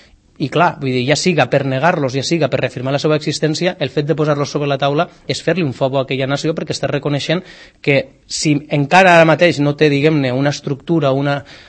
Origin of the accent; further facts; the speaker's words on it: Valencian Community, Spain; el País Valencià, jo sóc valencià